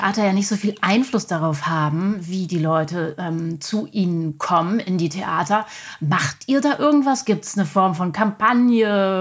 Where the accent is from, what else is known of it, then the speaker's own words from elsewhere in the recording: Berlin, Germany; ich als Berlinerin denke immer, Potsdam ist ja ziemlich weit weg von allem.